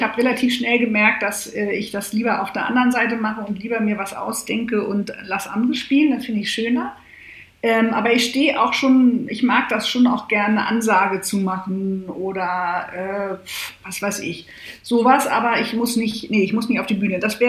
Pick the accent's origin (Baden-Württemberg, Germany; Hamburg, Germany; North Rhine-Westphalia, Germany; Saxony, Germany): Hamburg, Germany; Ich komme ja auch aus Hamburg